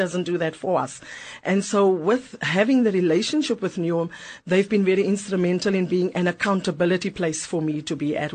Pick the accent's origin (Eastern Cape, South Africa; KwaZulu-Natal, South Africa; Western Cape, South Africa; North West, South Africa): Western Cape, South Africa; Bonteheuwel; born there; I was born in Bonthevelde, one of seven children. I was then